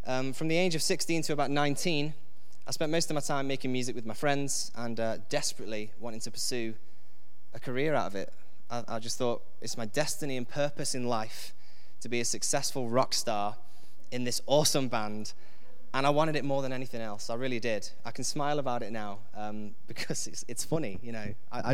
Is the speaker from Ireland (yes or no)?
no; Stafford, West Midlands, United Kingdom; because I'm from Stafford, by the way, I should have probably mentioned that. It's a small town in north of here, about an hour north, underneath Stoke.